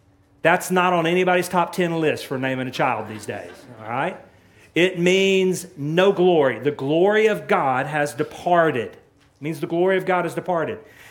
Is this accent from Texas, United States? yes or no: yes; Texas, United States; I grew up in East Texas, and it was Dagon.